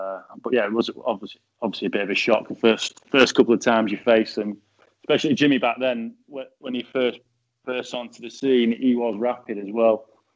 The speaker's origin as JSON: {"language": "English", "region": "England", "country": "United Kingdom", "said": "with them, when being English, everyone thought I was going to be a brain box"}